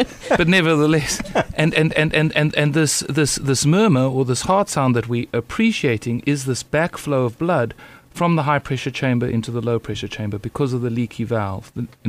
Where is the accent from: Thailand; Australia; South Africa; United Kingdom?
South Africa; now in United States; I grew up and trained in South Africa where we're not fortunate enough to have all the technology that is available